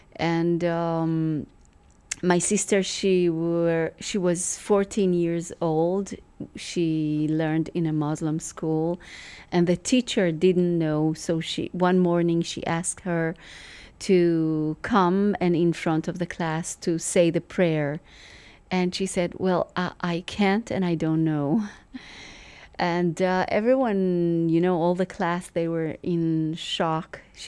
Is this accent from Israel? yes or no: yes; Israel; also born or lived in Iran; I was born in Iran, but I was raised in Israel, and I'm a mixture of so many cultures.